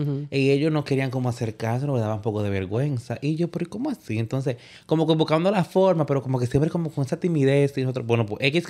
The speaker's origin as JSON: {"language": "Spanish", "town": "San Francisco de Macorís", "region": "Duarte", "country": "Dominican Republic", "tie": "born or raised there", "lives_now": "New York, United States", "said": "Yo estaba en República Dominicana, allá en mi pueblo, San Francisco de Macorís."}